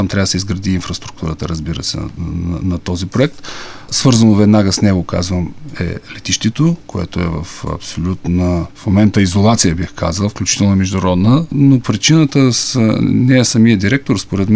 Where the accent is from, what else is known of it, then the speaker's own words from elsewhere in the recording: Plovdiv, Plovdiv Province, Bulgaria; Аз като пловдивчанин смятам